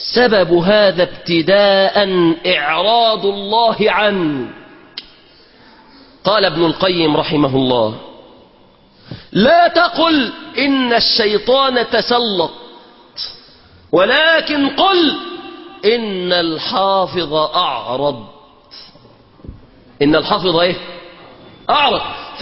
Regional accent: Egypt; اللهم احفظ بلادنا مصر

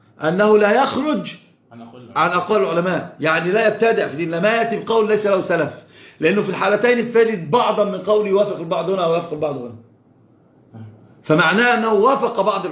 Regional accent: Egypt; طب شوف انت عندنا في مصر المزين يعني حلها لانه يزين الرجل

